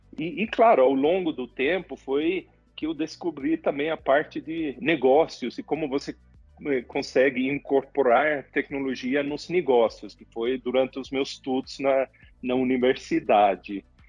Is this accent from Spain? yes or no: no; Sweden; Portuguese is a second language; Eu sou sueco